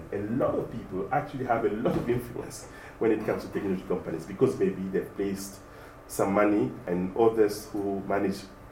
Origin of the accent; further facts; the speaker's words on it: DR Congo; I've traveled in the Congo. I'm from the Congo. I have family there.